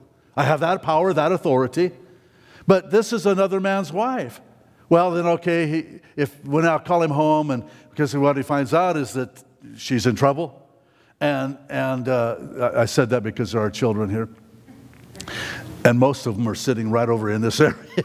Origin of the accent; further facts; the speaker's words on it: Reno, Nevada, United States; where I grew up in Reno, the Sierra Nevadas, those are mountains. We know what mountains are.